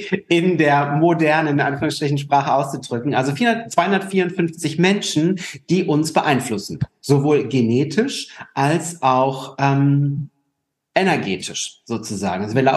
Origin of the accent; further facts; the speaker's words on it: Rhineland-Palatinate, Germany; born there; also born or lived in Spain; now in Düsseldorf, Germany; Ich arbeite als Mentalcoach und Business Trainer, komme aus Düsseldorf, bin gebürtig aus der Pfalz und irgendwann mal über Umwege, also über Spanien nach Düsseldorf gekommen